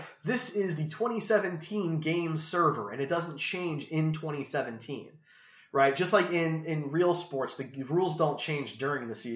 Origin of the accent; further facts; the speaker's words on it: Kansas City, Missouri, United States; We're from Kansas City.